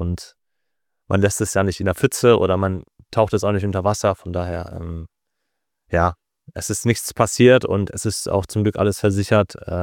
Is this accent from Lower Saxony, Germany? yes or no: no; Paderborn, North Rhine-Westphalia, Germany; die Lokalzeitung bei mir im Ort, ich komme aus Paderborn